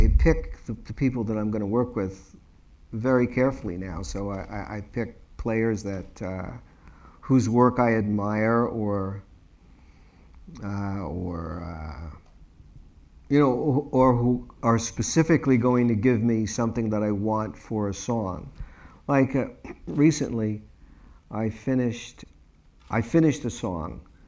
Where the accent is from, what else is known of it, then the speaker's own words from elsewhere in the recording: New York, United States; It was based on a true story that had an impact on me growing up in New York.